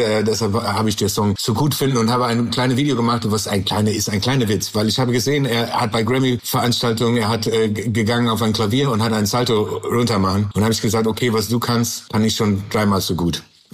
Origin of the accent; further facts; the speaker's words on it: Canada; German is a second language; now in Germany; natürlich war ich immer in Kanada. Ich bin immer gegangen zurück nach Kanada. Und ich liebe Deutschland.